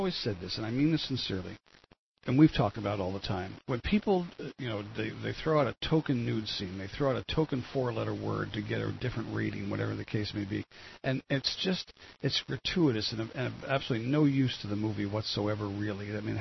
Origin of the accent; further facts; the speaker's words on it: New Jersey, United States; We're both from New Jersey.